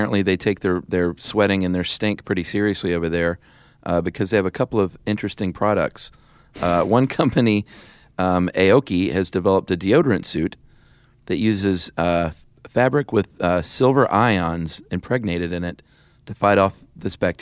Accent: Tennessee, United States; It smells like my grandparents' house that I went to growing up in Tennessee.

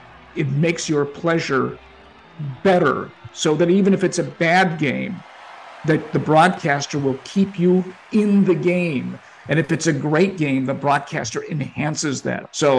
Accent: Chicago, Illinois, United States; When I was in kindergarten, growing up in Albany Park, the kindergarten teacher sent the grades and told my father and mother that I was a busybody.

